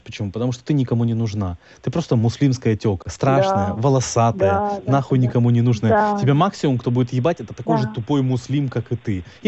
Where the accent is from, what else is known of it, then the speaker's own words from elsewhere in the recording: Moscow, Russia; Я из Москвы.